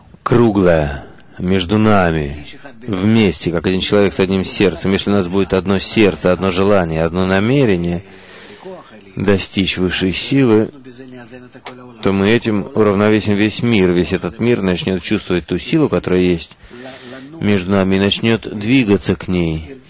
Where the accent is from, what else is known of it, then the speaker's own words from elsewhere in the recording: Russia; now in Israel; Я, когда выехал из России, прошло уже около 40 лет, и я не знаю, что там происходит, это уже совершенно другой народ, совершенно другой подход к жизни. Когда я прибыл в Израиль